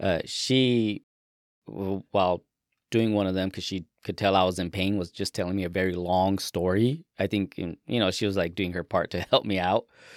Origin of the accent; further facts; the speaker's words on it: Colorado, United States; Yeah, we're just from Colorado.